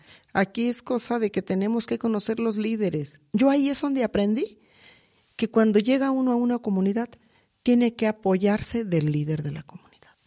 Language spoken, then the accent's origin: Spanish; Nayarit, Mexico; Pues ya casi colindando con mi tierra.